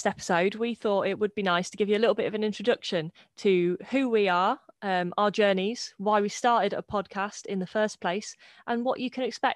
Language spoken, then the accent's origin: English; Lincoln, East Midlands, United Kingdom; also born or lived in London; I'm gay and I was born and bred in Lincoln, moved to London, lived there for about 5 years and then back to Lincoln.